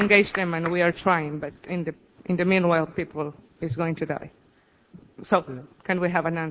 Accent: Mexico; from Mexico

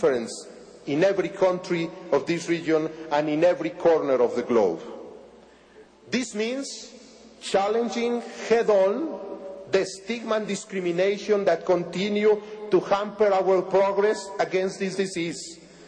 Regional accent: Mexico City, Mexico; I would particularly like to welcome you to my hometown of Mexico City.

